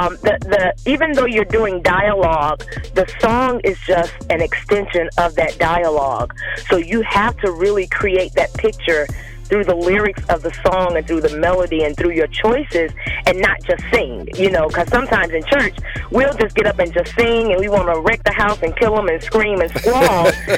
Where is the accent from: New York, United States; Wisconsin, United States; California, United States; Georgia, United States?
Georgia, United States; Atlanta; Okay, my family, we're born and raised in Atlanta, Georgia, Pool Creek, actually, a little subdivision called Pool Creek.